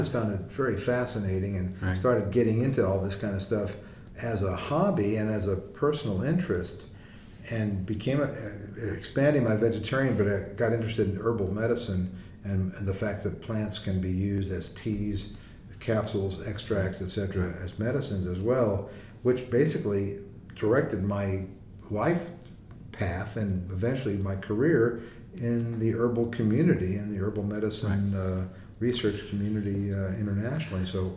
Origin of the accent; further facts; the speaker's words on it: El Paso, Texas, United States; I'm from Texas. I was not a Berkeley grad, no. But I'm from El Paso, Texas originally. I was raised on chili rellenos and good Mexican food.